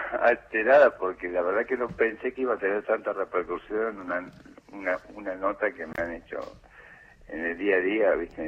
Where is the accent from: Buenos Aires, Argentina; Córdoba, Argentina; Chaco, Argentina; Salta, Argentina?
Córdoba, Argentina; Corral de Bustos; Soy oriunda de Corral de Bustos. Limitamos con Santa Fe al sureste de la provincia.